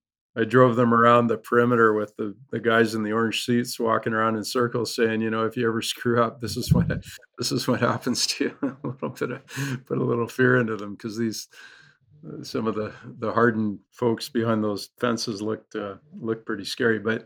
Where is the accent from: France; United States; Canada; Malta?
Canada; as a Canadian, it was my first introduction into the U.S. legal system, which I have learned is a little more aggressive than what we're used to up here.